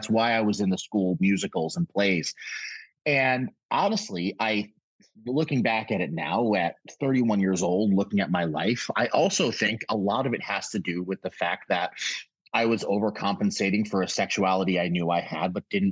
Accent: Connecticut, United States; also born or lived in Brooklyn, New York; Then moved to Connecticut when I was about 6 or 7 years old.

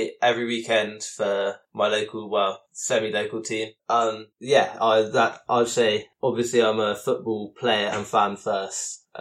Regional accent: South West England, United Kingdom; I'm 16 years old. I'm from Devon, which is a far way away from Spurs. But my mum and her family are originally from North London.

